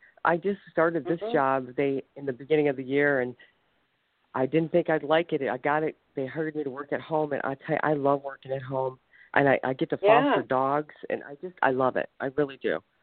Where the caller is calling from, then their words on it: Ohio, United States; I'm from Ohio.